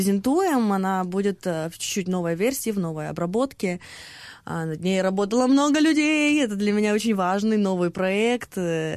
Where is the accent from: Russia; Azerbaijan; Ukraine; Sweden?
Ukraine; Украине, что мы украинцы, это не скучно.